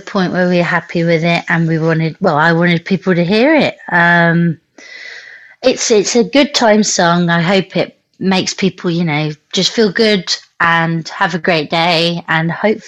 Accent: Spain; moved away as an adult; now in Reading, United Kingdom; So I'm from Spain. My parents are British, hence blonde hair and blue eyes. But yeah, I grew up in Spain

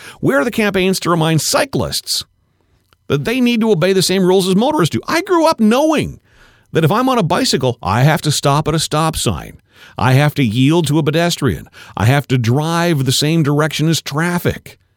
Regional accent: Nepean, Ontario, Canada; By the way, growing up in Nepean, if you grew up in Nepean, you had to have a bike license.

